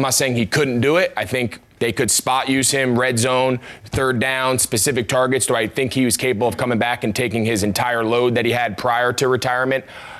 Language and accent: English; New Jersey, United States; I grew up in New Jersey.